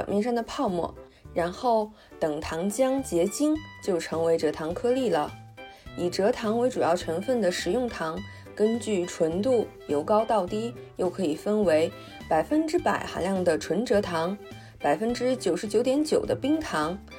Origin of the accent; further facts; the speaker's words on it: China; 也就是我们中国人爱吃的红糖吧